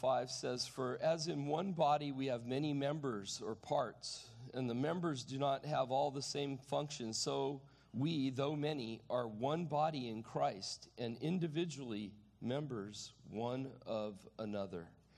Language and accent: English; Waco, Texas, United States; born there; I had been given a small pocket New Testament from the hospital that I was born in Waco, Texas.